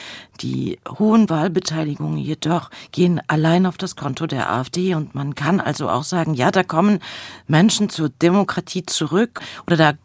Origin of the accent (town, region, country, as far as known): Leipzig, Saxony, Germany